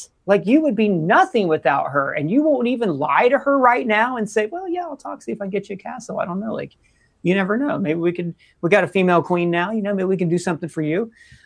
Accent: Ohio, United States; Yeah, I'm from Southern Ohio.

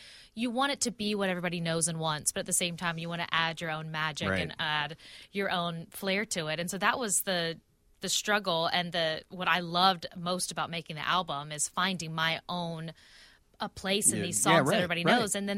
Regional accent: Pensacola, Florida, United States; I'm from the South. I'm from Pensacola, Florida.

